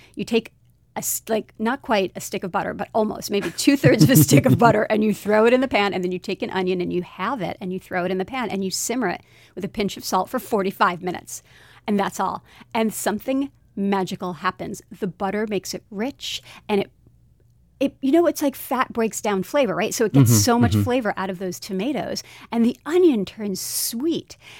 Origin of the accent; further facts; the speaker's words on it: Brooklyn, New York, United States; Because I feel like I grew up in Brooklyn and I had a very particular image of what I thought Italian food was.